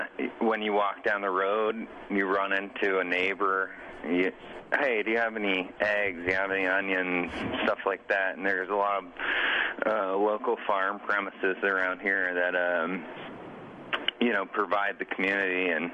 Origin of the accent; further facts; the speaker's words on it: Connecticut, United States; I didn't grow up around here. I grew up in Connecticut, but I've been coming here since I was a little kid.